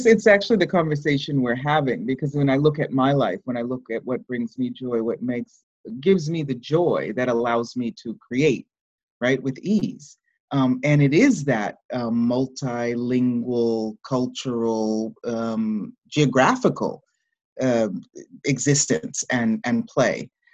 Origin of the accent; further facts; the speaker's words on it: Boston, Massachusetts, United States; born there; she was born in Serbia and I was born in Boston in the United States